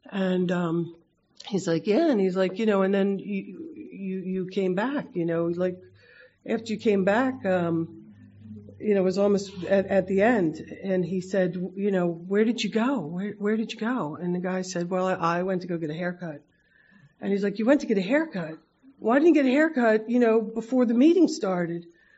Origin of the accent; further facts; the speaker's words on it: Philadelphia, Pennsylvania, United States; I was born in Northeast Philly, raised 5 brothers, sisters, and... it was an alcoholic household